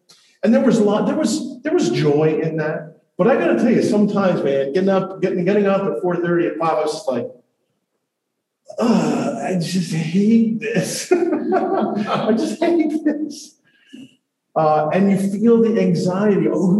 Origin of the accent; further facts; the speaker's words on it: New York, United States; I grew up in the New York metro area. That's where I learned how to drive.